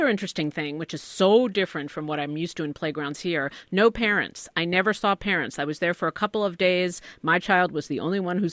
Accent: Queens, New York, United States; I grew up in Queens, which is in New York

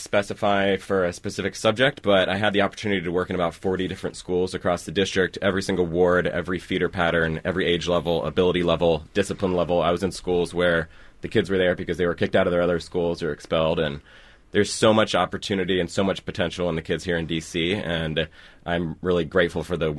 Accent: Virginia, United States; I grew up in Northern Virginia and grew up knowing D.C. very well. I grew up going to church in Northeast.

